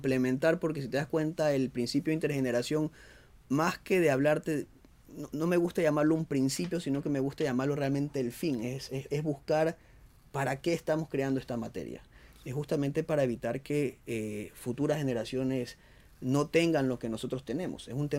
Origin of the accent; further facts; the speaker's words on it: Ecuador; tenemos que nosotros como ecuatorianos adaptarnos